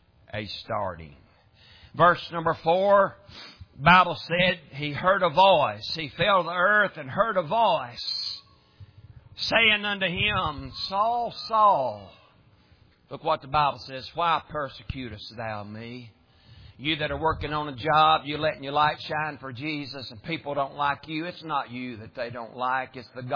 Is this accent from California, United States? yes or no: no; Tennessee, United States; He said, here, it's this boy from Tennessee.